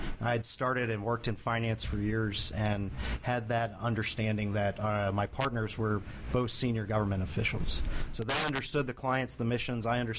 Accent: Darnestown, Maryland, United States; From Darnestown, Maryland, here outside D.C.

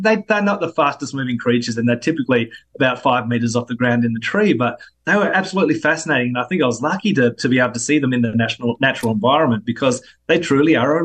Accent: Adelaide, South Australia, Australia; that was a wonderful thing about growing up in Adelaide. My primary school, my high school, we're actually in the Adelaide foothills

